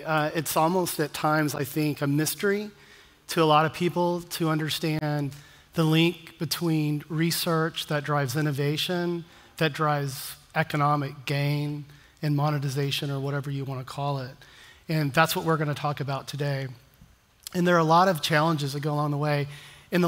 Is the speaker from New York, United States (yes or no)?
no; Texas, United States; As you can tell, I am not from Riga. I am from Texas.